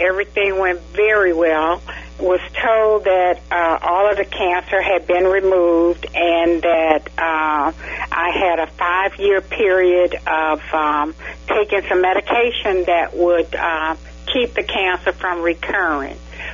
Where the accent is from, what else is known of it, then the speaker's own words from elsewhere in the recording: St. Louis, Missouri, United States; I'm from St. Louis, Missouri.